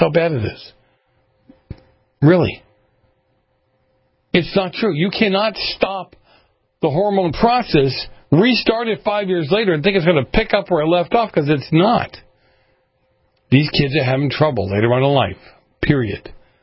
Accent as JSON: {"language": "English", "region": "New England", "country": "United States", "tie": "born or raised there", "said": "You know, I grew up in New England. Kind of hard for a girl to sit in the cold and the snow when she had to pee."}